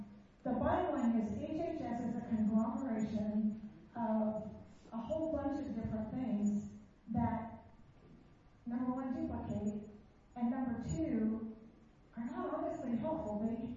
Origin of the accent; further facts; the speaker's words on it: Centerview, Missouri, United States; I'm from Centerview, Missouri.